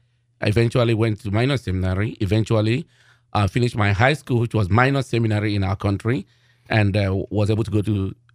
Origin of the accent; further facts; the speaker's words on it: Nigeria; I belong to the diocese of a diocese in Cameroon called Bafang, but Bafang. I'm not from Cameroon. I'm from Nigeria.